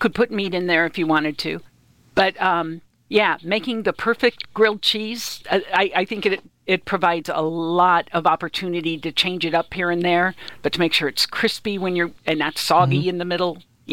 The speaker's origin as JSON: {"language": "English", "region": "Indiana", "country": "United States", "tie": "born or raised there", "said": "I grew up … in Indiana, but I kind of retired that name."}